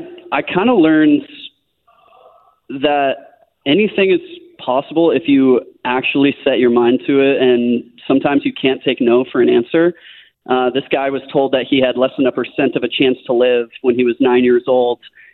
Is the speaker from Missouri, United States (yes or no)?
yes; Webster Groves, Missouri, United States; Yeah, that's right. I grew up in Webster Groves, actually on Hollywood Place. Right behind Mary Queen of Peace.